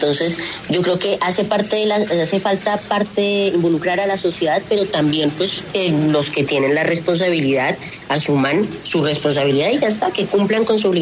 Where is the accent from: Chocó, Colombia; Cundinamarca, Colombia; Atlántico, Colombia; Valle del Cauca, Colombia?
Cundinamarca, Colombia; Villeta; also born or lived in Bogotá; mi sueño es vivir aquí toda la vida, en Villeta, donde yo soy. Yo nací en Bogotá, pero a los 2 años me fui a vivir a Villeta, es un lugar muy bonito